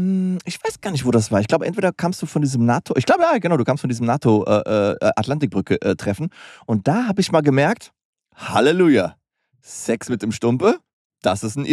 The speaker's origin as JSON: {"language": "German", "region": "Berlin", "country": "Germany", "said": "Ich komme aus Berlin"}